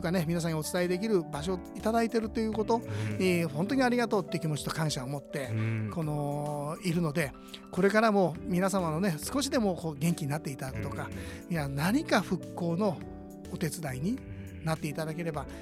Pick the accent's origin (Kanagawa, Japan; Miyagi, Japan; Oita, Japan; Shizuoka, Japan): Miyagi, Japan; やっぱり地元の宮城県の花火業者さんに勤めていたんですけども